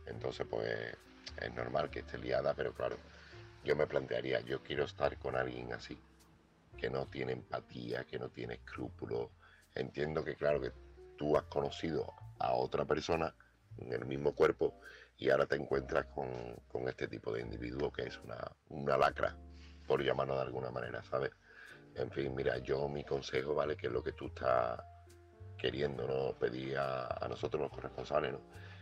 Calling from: Seville, Andalusia, Spain; corresponsal de Sevilla

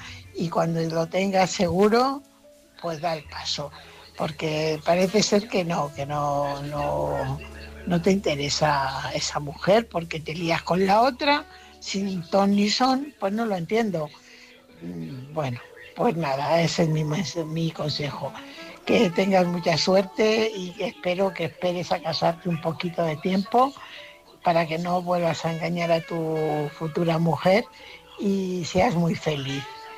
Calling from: Fuenlabrada, Community of Madrid, Spain; corresponsal de Fuenlabrada.

